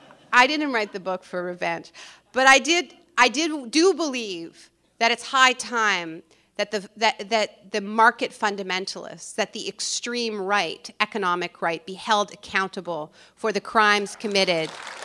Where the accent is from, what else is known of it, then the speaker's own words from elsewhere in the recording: Montreal, Quebec, Canada; experiments that were done in the 1950s in my hometown, in Montreal. You know, when my parents dodged the draft, they came to Canada.